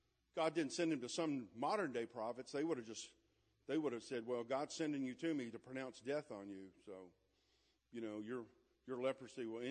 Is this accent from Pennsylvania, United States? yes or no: no; Louisiana, United States; I've swam in nasty water. I'm from Louisiana. That's what we do.